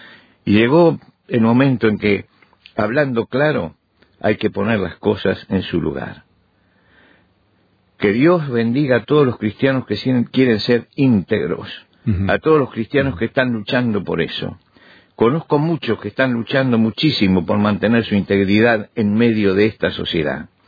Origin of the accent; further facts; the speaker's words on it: Argentina; en mi país, Argentina